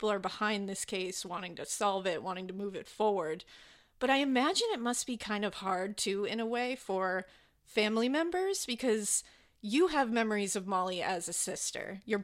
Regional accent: Massachusetts, United States; because we're from Massachusetts, too.

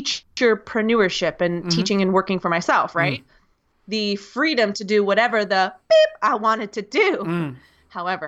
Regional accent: United States; from the United States.

